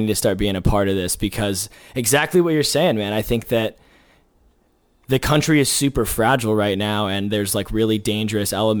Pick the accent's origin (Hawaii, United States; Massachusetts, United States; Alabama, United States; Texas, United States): Hawaii, United States; My dad's a military officer, and I grew up in Hawaii though.